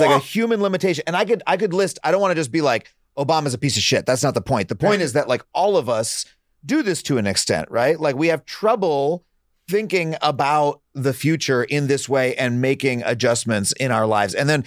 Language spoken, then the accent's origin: English; New York, United States; I grew up on Long Island.